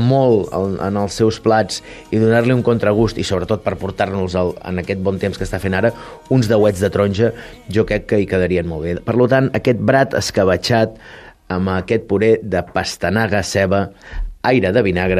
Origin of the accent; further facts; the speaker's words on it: L'Escala, Catalonia, Spain; som de l'Escala.